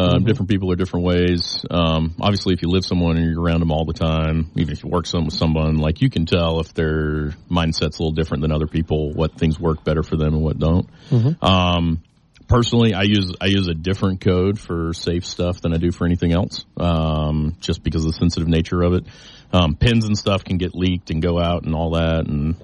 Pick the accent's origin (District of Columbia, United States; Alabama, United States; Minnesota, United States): Alabama, United States; I grew up in Alabama. Everybody had their own hunting shotguns and rifles and all that.